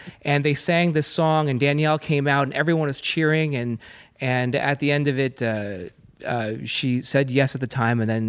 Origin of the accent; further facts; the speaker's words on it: Manhasset, New York, United States; And I'm also I'm from Manhasset also.